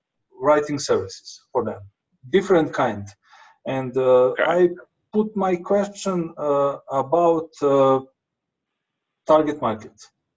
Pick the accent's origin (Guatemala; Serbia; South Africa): Serbia; English is a second language; I'm from Serbia, and it is not so easy to pronounce my name in English.